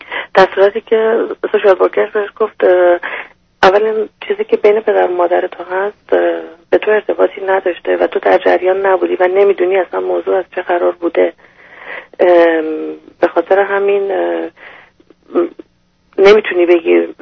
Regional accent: Iran; moved away; به خاطر نفس کشیدن، به خاطر آزادی در واقع از ایران اومدیم بیرون.

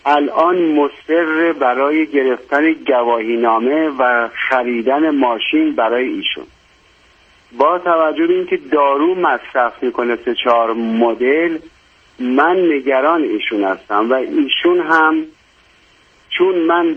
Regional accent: Ahvaz, Khuzestan, Iran; moved away as an adult; now in Mashhad, Iran; من 20 سالم بود از اهواز اومدم مشهد، ازدواج کردم

